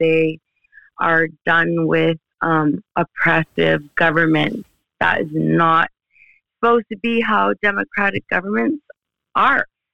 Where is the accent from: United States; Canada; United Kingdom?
Canada; Well, I'm from Canada.